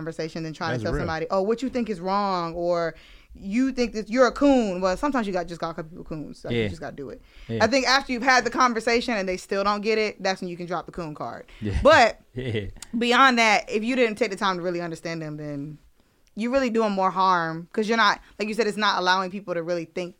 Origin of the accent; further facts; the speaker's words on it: Durham, North Carolina, United States; I'm not from East Durham, so. But I'm from Northern Durham, closer to the county.